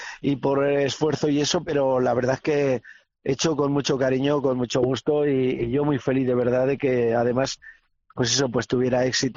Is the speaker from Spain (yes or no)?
yes; Aragon, Spain; yo siempre me ha gustado, pues eso, defender mi tierra, porque mira, yo hay una cosa que digo, ser español es un orgullo, pero ser aragonés es un privilegio.